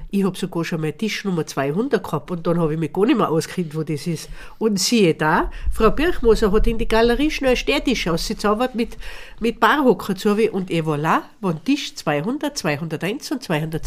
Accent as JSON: {"language": "German", "region": "Tyrol", "country": "Austria", "tie": "born or raised there", "said": "Meine Heimat, mein Herz, mein Blut."}